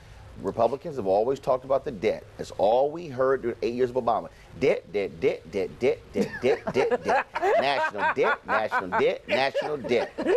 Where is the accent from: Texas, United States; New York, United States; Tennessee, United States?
Texas, United States; Houston; as my hometown of Houston continues recovering from the devastation of Hurricane Harvey